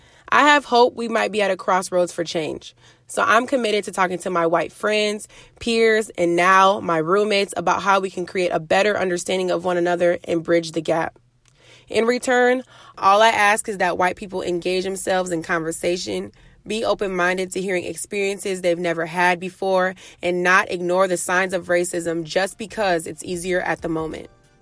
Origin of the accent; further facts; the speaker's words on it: St. Paul, Minnesota, United States; I grew up in St. Paul, and as an African American, I know there's racism here